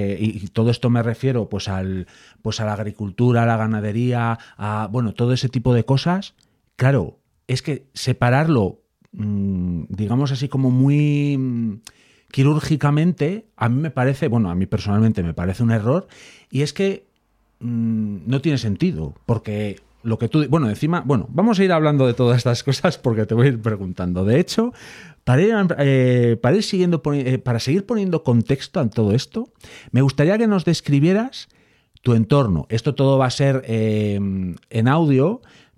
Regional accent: León, Castile and León, Spain; Claro, yo, que soy de León, el entorno rural que yo conozco y en el que he pasado mucho tiempo de la infancia

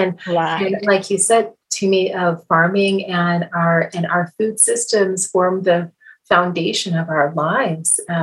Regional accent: Midwest, United States; I am actually from the Midwest.

